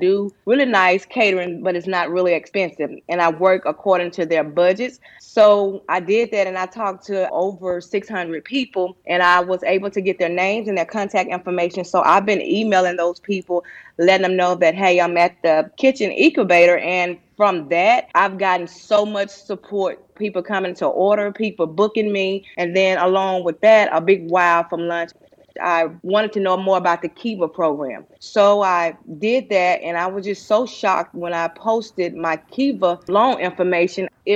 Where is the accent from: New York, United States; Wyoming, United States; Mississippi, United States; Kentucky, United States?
Mississippi, United States; now in Tennessee, United States; because I'm from Mississippi and the laws are a little different here in Tennessee.